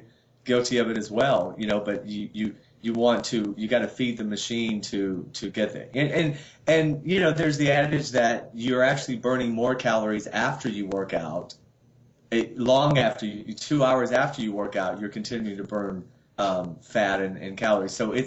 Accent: the South, United States; I'm from the South, so my weakness is everything's fried.

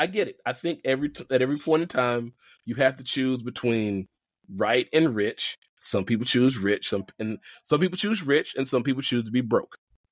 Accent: Atlanta, Georgia, United States; Like, I mean, I'm from Atlanta.

